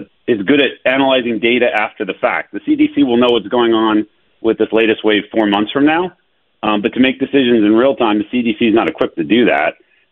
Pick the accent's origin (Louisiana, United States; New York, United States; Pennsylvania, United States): Pennsylvania, United States; Yeah, I'm a small business owner, born and raised in Berks County, but Cheryl and I have made our home, raised our girls in southeastern PA